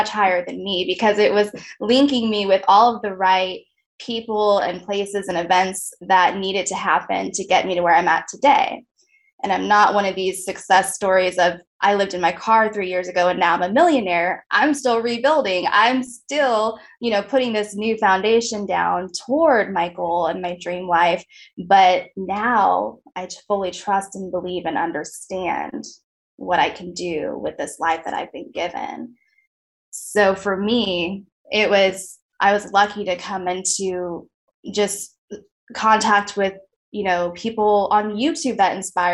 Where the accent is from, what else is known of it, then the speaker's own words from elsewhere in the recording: Springfield, Illinois, United States; Right now I'm back in my hometown in Springfield, Illinois.